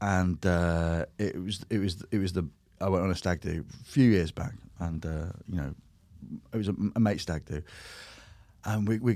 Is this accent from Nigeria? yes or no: yes; Nigeria; So I've got a very Welsh name, but I'm not. I'm Nigerian.